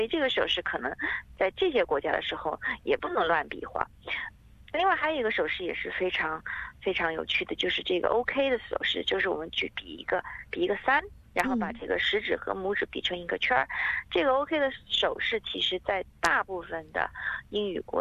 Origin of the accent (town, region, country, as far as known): China